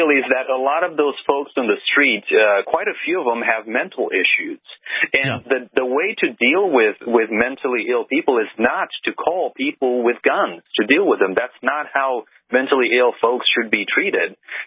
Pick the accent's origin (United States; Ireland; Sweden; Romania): Romania; I grew up in Romania. I grew up in a house with a dirt floor, literally a dirt floor.